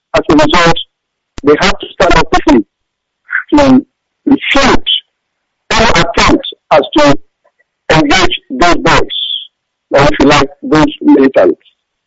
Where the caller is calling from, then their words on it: Malmö, Skåne, Sweden; I'm calling from Sweden, Malmo.